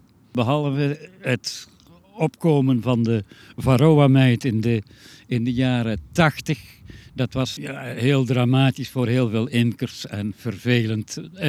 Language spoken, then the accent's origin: Dutch; Heusden, North Brabant, Netherlands; Dat komt omdat ik ook in Asten afkomstig ben. Eigenlijk beter gezegd uit Heusden. Ik ben opgegroeid op de Gezande Baan.